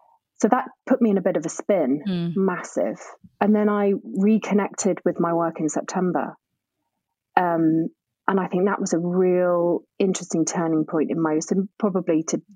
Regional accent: Scunthorpe, Yorkshire and the Humber, United Kingdom; So I'm originally from Scunthorpe

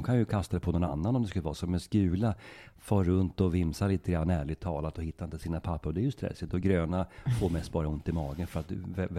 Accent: Norrbotten County, Sweden; accent: Norrbotten dialect; Stömla, det är norrbottniska.

